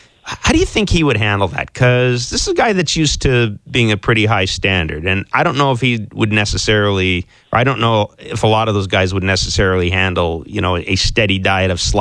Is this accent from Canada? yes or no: yes; Canada; it's like a subtle reminder of some of the things you have to do as a Canadian.